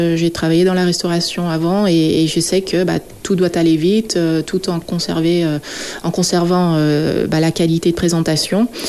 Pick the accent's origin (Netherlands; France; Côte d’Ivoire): Netherlands; pour l'instant, c'est encore assez différent que ce qui se passe dans mon pays d'origine. Hein. Aux Pays-Bas, on boit le thé à n'importe quelle heure